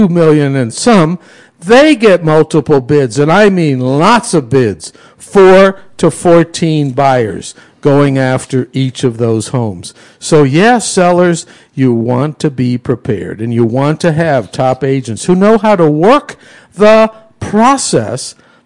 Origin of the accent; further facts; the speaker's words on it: Wilkes-Barre, Pennsylvania, United States; Podunk Junction, my hometown, Wilkes-Barre, Pennsylvania?